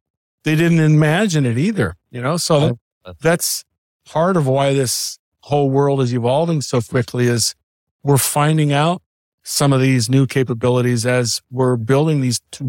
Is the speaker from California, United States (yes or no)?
yes; Livermore, California, United States; I grew up in Livermore, a very small town in the Bay Area.